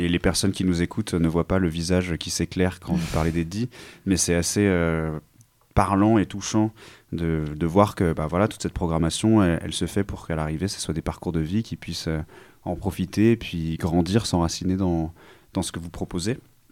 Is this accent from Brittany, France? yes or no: yes; Brittany, France; now in Marseille, France; Moi, je viens pas de Marseille initialement. Mmh. J'y habite depuis 3 ans. J'essaye de m'enraciner le mieux que je peux. Mais mes origines sont en Bretagne. Ça doit sans doute s'entendre à mon accent qui n'est pas très chantant.